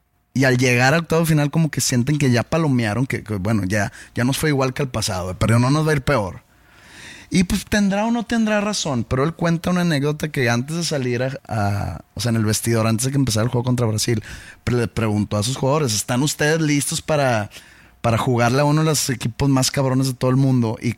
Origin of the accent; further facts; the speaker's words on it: Mexico; me ha llamado hasta que soy un mal mexicano